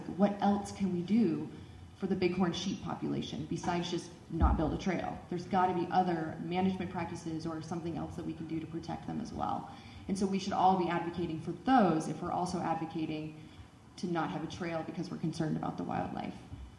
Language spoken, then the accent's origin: English; Colorado, United States; it's interesting being right here because I was born in 1977. And I was raised in the Crystal River Valley.